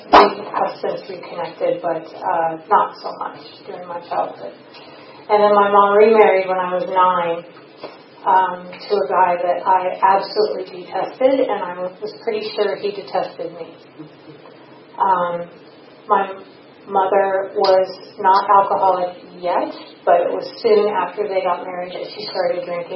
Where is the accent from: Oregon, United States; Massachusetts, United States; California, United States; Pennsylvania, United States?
California, United States; Los Angeles; born there; I was born in Los Angeles, California